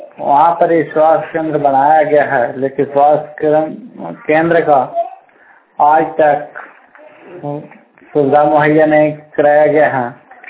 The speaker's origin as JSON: {"language": "Hindi", "town": "Lipta", "region": "Jharkhand", "country": "India", "said": "ग्राम लिप्ता प्रतापपुर जिला चतरा का निवासी हूँ।"}